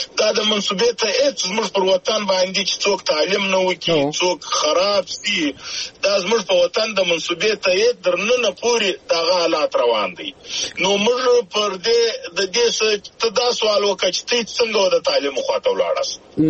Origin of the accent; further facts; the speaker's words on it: Zhob, Balochistan, Pakistan; زه د ژوب یم د ژوب پلانکی زه یم